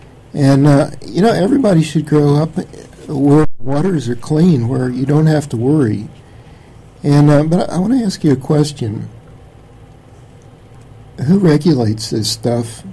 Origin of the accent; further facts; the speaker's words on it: Florida, United States; When I was a kid, and this goes back a ways, I grew up in Florida, and my dad used to take us to go swimming in crystal clear rivers.